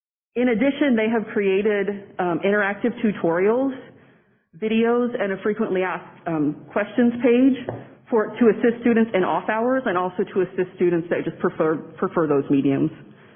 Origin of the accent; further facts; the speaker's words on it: Lawrence, United States; We are both from Lawrence.